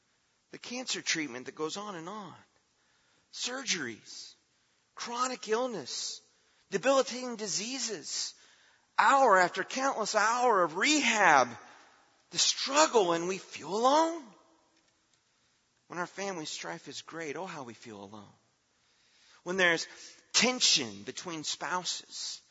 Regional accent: California, United States; also born or lived in Tennessee; now in Florida, United States; You know, I'm growing up in California and I'm learning about the dangers of earthquakes. I live in Tennessee and learning about the danger of tornadoes. I moved to Florida

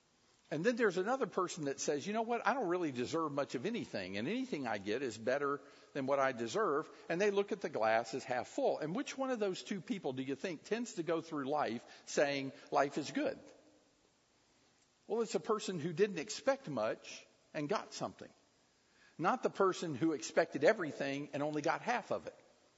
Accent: Tampa, Florida, United States; when I was a boy, I grew up here in Tampa.

